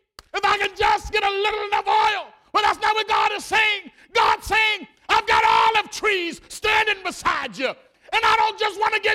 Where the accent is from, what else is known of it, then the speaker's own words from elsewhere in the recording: Washington, District of Columbia, United States; I'm from Washington, D.C. And so when you go to the gas station, they're behind bulletproof windows.